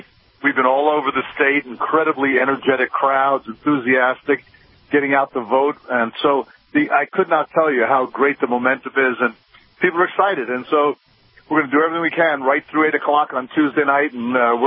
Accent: Union City, New Jersey, United States; born and raised in Jersey, in Hudson County, and born in Jersey City, raised in Union City.

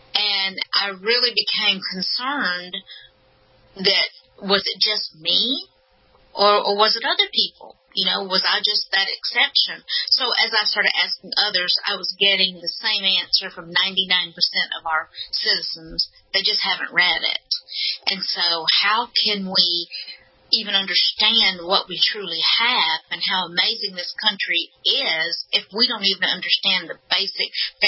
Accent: Alabama, United States; I'm from Alabama, if you can't tell with my accent. And I was raised a Blue Dog Democrat.

